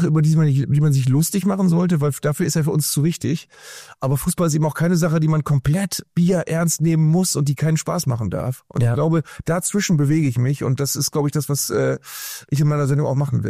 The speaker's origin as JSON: {"language": "German", "country": "Germany", "tie": "born or raised there", "said": "Gestern war eine Veranstaltung in der Nähe von Bremen, dem Ort, wo ich aufgewachsen bin"}